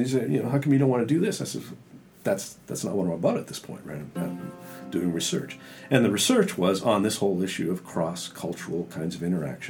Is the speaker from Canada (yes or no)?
yes; Canada; because I grew up in Canada where the issues are culture.